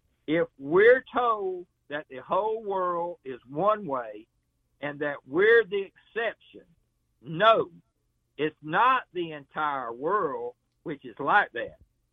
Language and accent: English; Alabama, United States; I'm from Central Alabama.